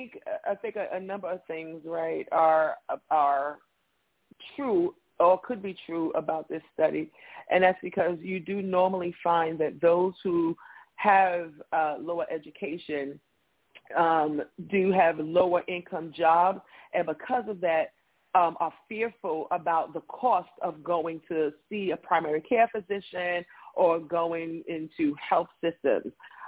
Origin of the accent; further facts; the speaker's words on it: South Bronx, New York, United States; because I'm from the South Bronx.